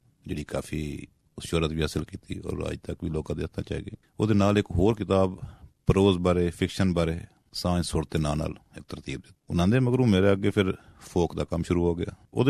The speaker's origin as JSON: {"language": "Punjabi", "town": "Pippal Butta", "region": "Punjab", "country": "Pakistan", "tie": "born or raised there", "said": "ਮੈਂ ਜੀ ਆਪਣਾ ਚਨਾਹ ਦੇ ਕੰਡੇ ਉੱਤੇ ਇੱਕ ਪਿੰਡ ਪਿੱਪਲ ਬੁੱਟਾ, ਤਹਿਸੀਲ ਲਾਲੀਆਂ, ਜ਼ਿਲ੍ਹਾ ਚਨਿਓਟ ਦਾ ਜੰਮਪਲ ਹੈਗਾ।"}